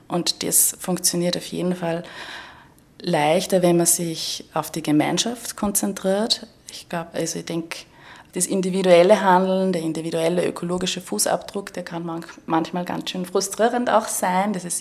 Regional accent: Wels, Upper Austria, Austria; now in Vienna, Austria; Ich bin in Wels geboren und in der Welser Gegend aufgewachsen und habe dann im In- und Ausland studiert, lebe in Wien.

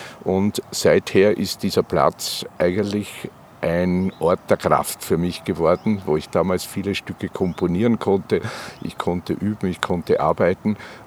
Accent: Vienna, Austria; Ich bin Wiener

